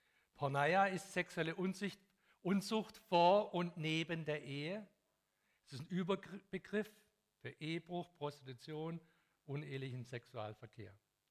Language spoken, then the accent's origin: German; Hungary; Und wir machen das oft so, dass ich komme aus Ungarn